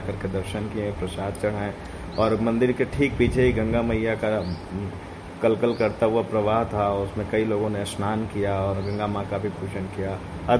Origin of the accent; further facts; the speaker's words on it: Gorakhpur, Uttar Pradesh, India; और मैं गोरखपुर का रहने वाला हूँ।